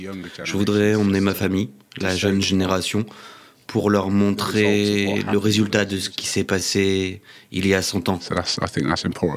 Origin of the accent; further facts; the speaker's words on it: Bristol, South West England, United Kingdom; French is a second language; je viens d'Angleterre, de Bristol. C'est la première fois que je viens ici.